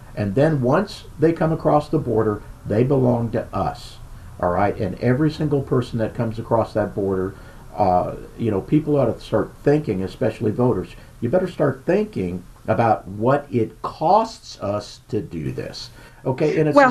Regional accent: California, United States; and we came from California where this was just very evident

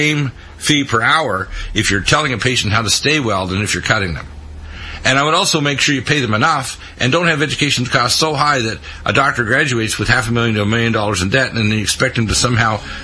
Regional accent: Detroit, Michigan, United States; born there; Yeah, you know, I was born in Detroit, right?

